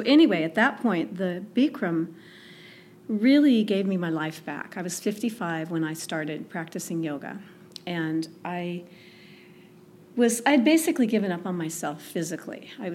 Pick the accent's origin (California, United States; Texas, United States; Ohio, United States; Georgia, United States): California, United States; Pomona; born there; I was born in California, in Pomona, and I moved here to the Coachella Valley in 1997 to help take care of my in-laws at the time, and we've been here ever since.